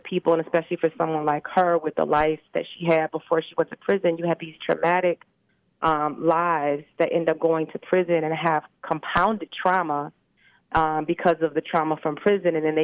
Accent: Detroit, Michigan, United States; I'm from Detroit originally.

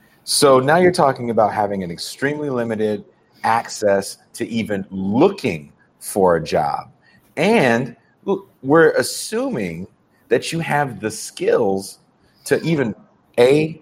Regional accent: California, United States; Again, I'm from California.

